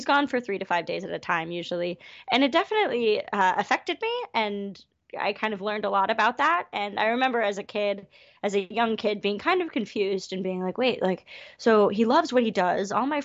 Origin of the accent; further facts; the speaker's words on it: Chicago, Illinois, United States; born there; Yeah, so I was born in Chicago